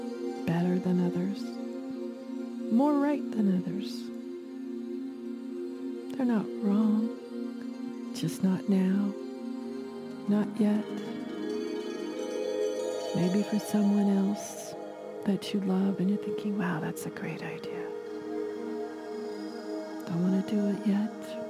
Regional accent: Pacific Northwest, United States; Growing up in the Pacific Northwest, yeah, I'm one of those tree hugger types of gals.

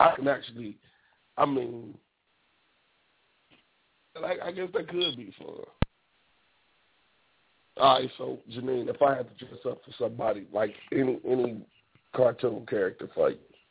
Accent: Gary, Indiana, United States; Because, look, I'm from Gary.

